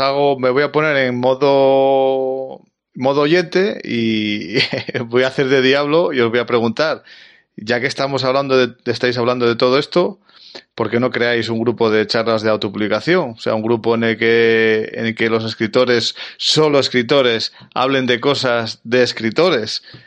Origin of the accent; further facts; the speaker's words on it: Spain; Siendo españoles, seguro que leemos las 47 páginas